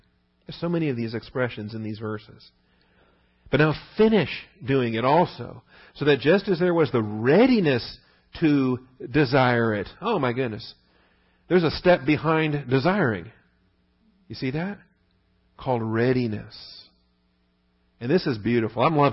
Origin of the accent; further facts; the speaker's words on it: West Coast, United States; also born or lived in Alabama / Germany; I grew up on the West Coast and we never had fixin' to. But then I get to boot camp in Alabama and I'm introduced to some Southerners